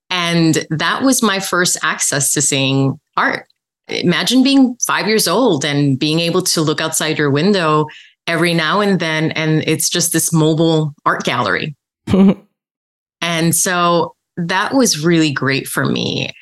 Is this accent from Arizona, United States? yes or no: no; New York City, New York, United States; I was really, really blessed. I grew up in New York City, which is such a mecca of art.